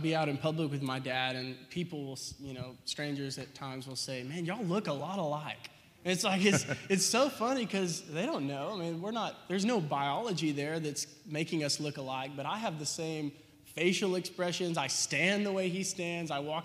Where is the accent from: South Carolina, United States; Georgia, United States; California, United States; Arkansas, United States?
Arkansas, United States; Bryant; I was born in Little Rock in 1994, so I'm pretty young.